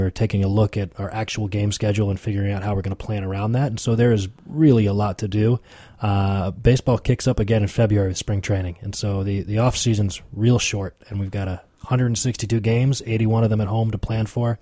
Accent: Berkeley, California, United States; born there; also born or lived in Japan / Westchester, New York / Dallas, Texas; I've grown up all over the place, actually. I was born in Berkeley, California, moved to Japan for kindergarten through fifth grade, went to middle school in Westchester, New York, high school in Dallas

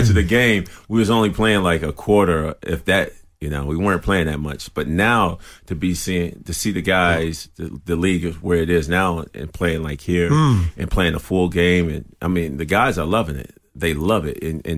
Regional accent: Chicago, Illinois, United States; Well, I'm from Chicago.

